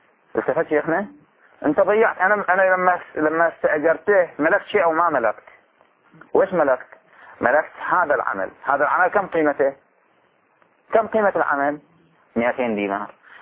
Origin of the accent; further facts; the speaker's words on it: Bahrain; احنا في لهجتنا العامية نقول ما في فرق، هذا واحد وذاك واحد، ما في فرق. في البحرين تروح توقف أي واحد في المنامة في أبو صيبة في أي مكان بيقول لك ماكو فرق.